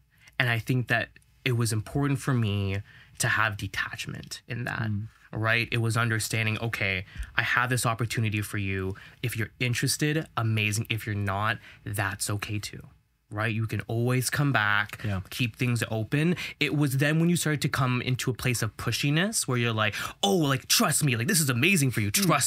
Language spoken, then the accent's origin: English; Toronto, Ontario, Canada; I'm from Toronto